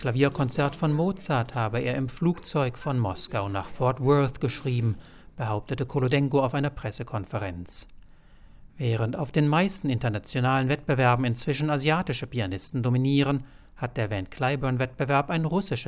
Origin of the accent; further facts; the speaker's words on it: Italy; German is a second language; now in Germany; Ich bin eine Italienerin, die in Deutschland bei einem Lehrer aus Israel studiert.